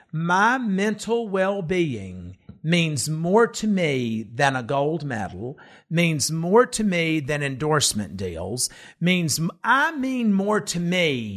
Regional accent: United States; And you know, I am an American.

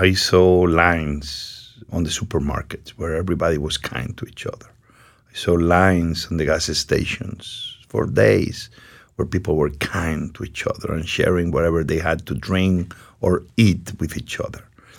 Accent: Spain; Listen, I'm from Spain, and many people think I'm an expert on Spanish cuisine.

